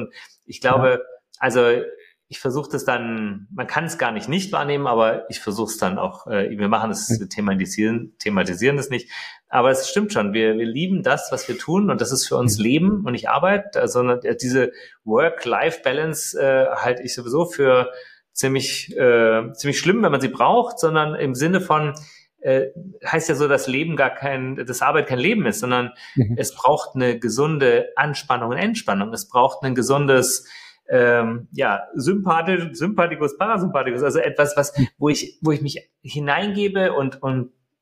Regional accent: Fuerteventura, Canary Islands, Spain; now in Berlin, Germany; dadurch, dass wir 3 unterschiedliche Lebensmittelpunkte haben, einmal hier Berlin, einmal Köln mit Greater und dann aber auch Fuerteventura, meine alte Heimat. Und da leben wir auch also 5 Monate im Jahr.

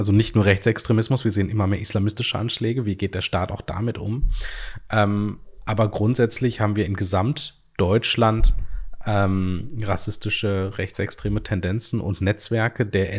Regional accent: West Germany, Germany; ich persönlich als Wessi

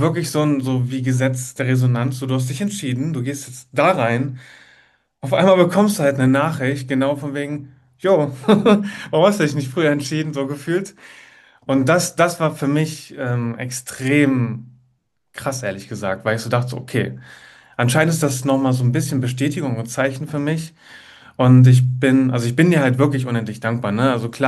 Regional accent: Salzgitter, Lower Saxony, Germany; Ich bin ja 32 Jahre alt und komme, ja, wie ich gesagt habe, aus Salzgitter.

